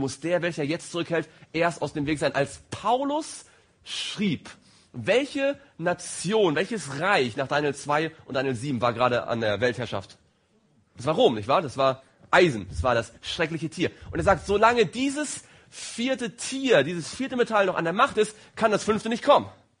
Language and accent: German; East Germany, Germany; Ich bin in der DDR aufgewachsen.